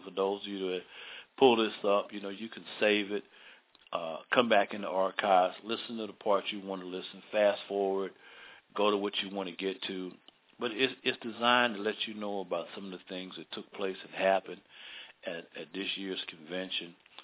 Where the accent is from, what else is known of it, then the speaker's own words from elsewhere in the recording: Baltimore, Maryland, United States; be up in my hometown, Baltimore, Maryland, Tuesday